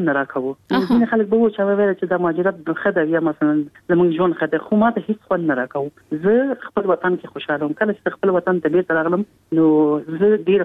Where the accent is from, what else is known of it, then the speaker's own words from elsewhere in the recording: Kabul, Afghanistan; زه په کابل کې پیدا یم